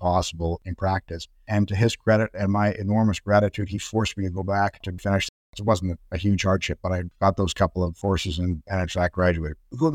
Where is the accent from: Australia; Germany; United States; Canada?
Canada; Toronto, Ontario; I grew up in the West End in the Kingsway.